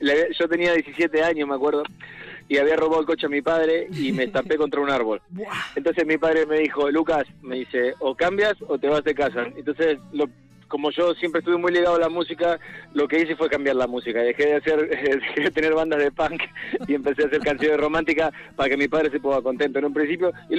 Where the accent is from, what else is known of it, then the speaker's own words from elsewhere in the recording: Region of Murcia, Spain; cuando empecé tocando música, tocaba tus canciones por garitos de Murcia y por allá por mi tierra.